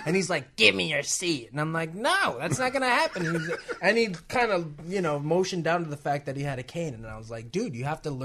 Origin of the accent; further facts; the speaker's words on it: Chicago, Illinois, United States; I think that's growing up in the Midwest. I think that's my Chicagoan.